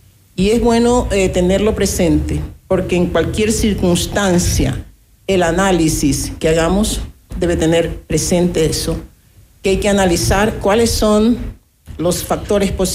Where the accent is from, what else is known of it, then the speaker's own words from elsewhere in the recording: Esmeraldas, Ecuador; por mi pueblo de Esmeraldas, que siento que está en una situación realmente triste